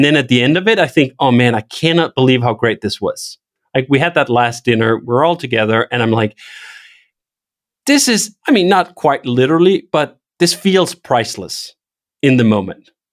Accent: Denmark; I'm from Denmark, and I started working with Jason living in Denmark, and I've lived in Europe on and off over the years.

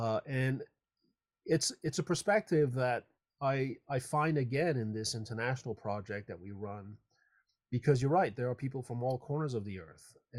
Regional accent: France; moved away as an adult; also born or lived in Hong Kong; now in California, United States; just so happened to be born in Hong Kong. So, you know, in one end of Asia. And then I grew up in France. And then I came to America for graduate school

